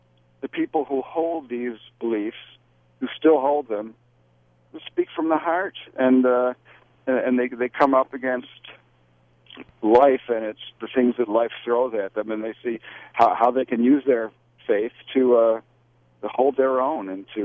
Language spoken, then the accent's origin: English; Buffalo, New York, United States; So I packed up and moved to Buffalo. That was my hometown, Buffalo. So it was no chore going back home, no hardship.